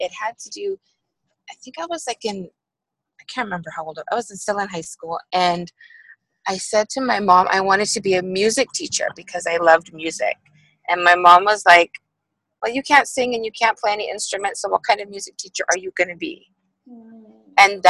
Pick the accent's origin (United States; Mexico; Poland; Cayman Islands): Cayman Islands; I am from the Cayman Islands. So I was born and raised in the islands. And I went away to school